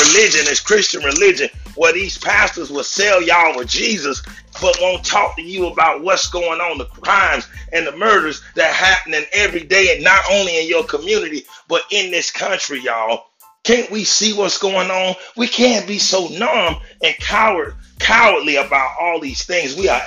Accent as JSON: {"language": "English", "region": "Florida", "country": "United States", "said": "Now, I'm from the Manatee County area, and I'm gonna tell you, it ain't too many brothers standing up out here."}